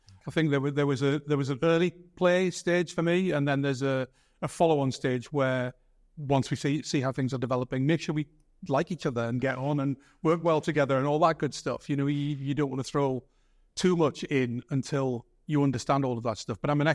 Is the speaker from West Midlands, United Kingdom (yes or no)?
no; North East England, United Kingdom; I'm a Geordie, and you know, we are quite honest